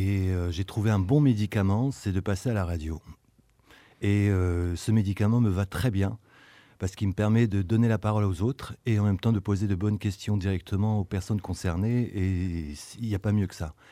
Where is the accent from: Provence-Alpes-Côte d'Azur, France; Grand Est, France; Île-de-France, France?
Provence-Alpes-Côte d'Azur, France; Avignon; born there; je ne parle pas mais j'ai un nom allemand. Et je suis né à Avignon, dans le sud de la France